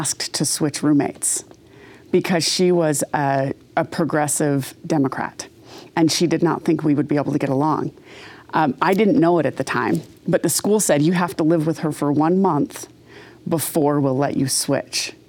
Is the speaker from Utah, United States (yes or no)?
yes; Provo, Utah, United States; I came from Provo. I could hear when a touchdown happened before we saw it on TV at Lavelle Edwards Stadium, okay? And I grew up in a very, very conservative family.